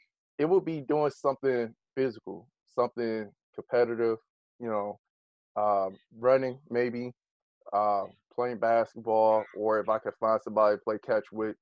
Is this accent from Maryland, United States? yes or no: no; Detroit, Michigan, United States; Yeah. So, yeah, I grew up in Detroit, still here in Detroit.